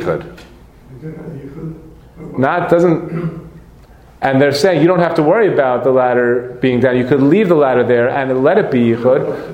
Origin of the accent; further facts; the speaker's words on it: New York, United States; We lived in Washington Heights, that's where I come from. I came from Washington Heights